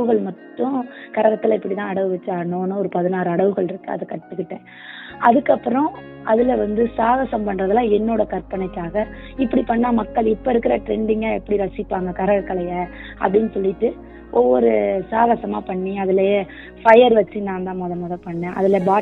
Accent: Thiruthuraipoondi, Tamil Nadu, India; பரதநாட்டியம் கற்றுக்கிட்டது வந்து என் சொந்த ஊர் வந்து திருத்துறைப்பூண்டி.

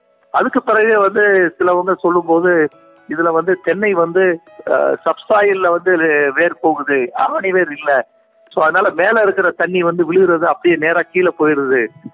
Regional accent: Govindanagaram, Tamil Nadu, India; என்னுடைய சொந்த ஊர் வந்து கோவிந்த நகரம் என்று தேனி டிஸ்ட்ரிக்டில் உள்ளது.

